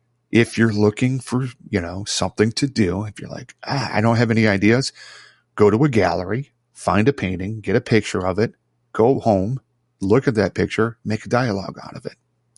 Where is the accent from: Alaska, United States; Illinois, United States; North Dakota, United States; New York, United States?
Illinois, United States; Chicago; now in Virginia, United States; So I live here in Virginia. I'm from Chicago. People can tell my accent is a little bit different from the people that are around here.